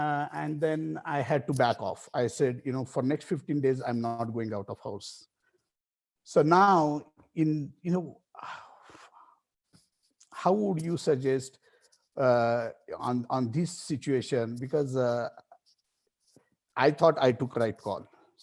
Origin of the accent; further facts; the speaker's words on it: Denver, Colorado, United States; I'm from Denver, by the way.